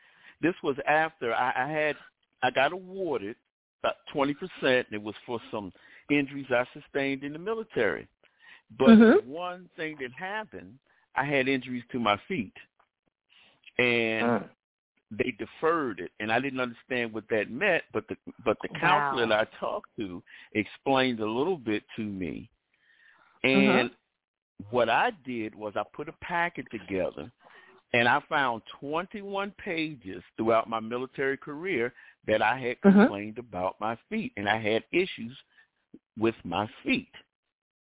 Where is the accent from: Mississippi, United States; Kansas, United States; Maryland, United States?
Maryland, United States; It is a pleasure to meet another person that's from Maryland. I'm actually from Maryland.